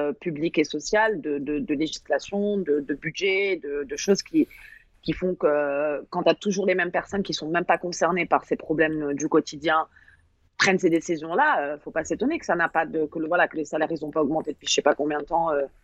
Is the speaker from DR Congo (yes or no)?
no; France; on est très, très, très arrogant en tant que Français.